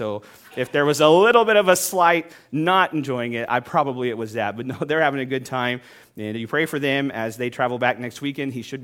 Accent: Oklahoma, United States; You know, I remember growing up in Oklahoma that I prayed that many times because there were tornadoes at the doorstep.

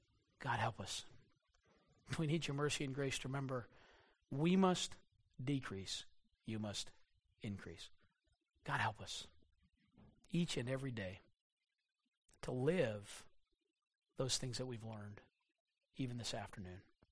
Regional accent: Mizpeh, New Brunswick, Canada; I'm from Mizpeh, New Brunswick. Who knows where Mizpeh, New Brunswick is? You've never been there.

